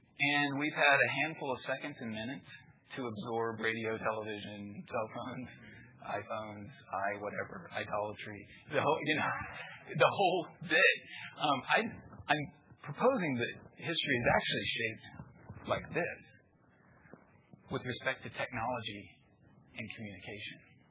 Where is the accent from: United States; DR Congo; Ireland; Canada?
United States; Kansas; I'm from Kansas, so that movie has a deep personal resonance.